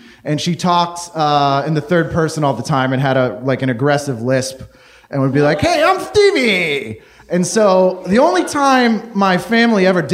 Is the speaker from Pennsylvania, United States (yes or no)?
no; Massachusetts, United States; So I grew up just outside of Boston, and when I was 13 years old, I was fairly miserable.